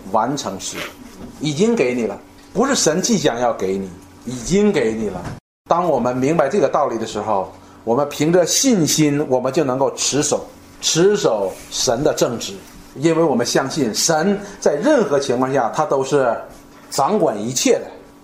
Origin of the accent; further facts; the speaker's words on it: China; 就是我们中国人说的，不是不报，时候未到